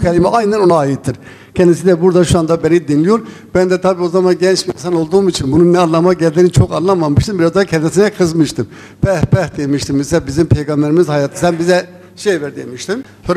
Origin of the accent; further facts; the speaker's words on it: Ağrı, Ağrı Province, Turkey; Ağrılıyım.